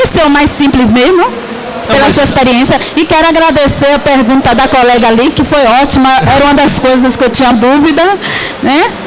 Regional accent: Bahia, Brazil; eu sou da Bahia, sou da Universidade do Estado da Bahia e sou de comunidade, né?

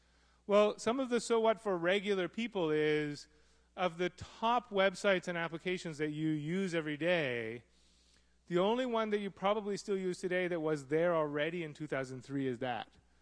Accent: Canada; As a Canadian

